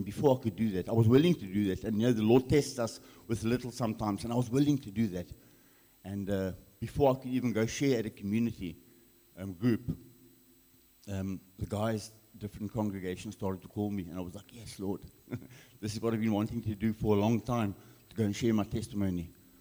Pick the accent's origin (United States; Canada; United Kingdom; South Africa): South Africa; Cape Town, Western Cape; I grew up in Frederick in Cape Town with my mom and dad and two sisters.